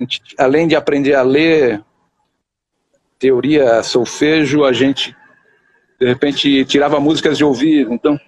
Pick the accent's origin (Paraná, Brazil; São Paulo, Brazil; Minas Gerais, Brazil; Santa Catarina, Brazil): São Paulo, Brazil; São Bernardo do Campo; Eu sou de São Bernardo do Campo, uma cidade do ABC paulista.